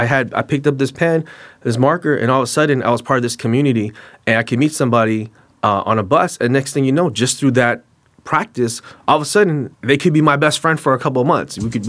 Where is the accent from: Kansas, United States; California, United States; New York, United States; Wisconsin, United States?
California, United States; San Francisco; I grew up in the North Beach Projects, so it's a kind of weird place because it's like literally the cable car runs right through it.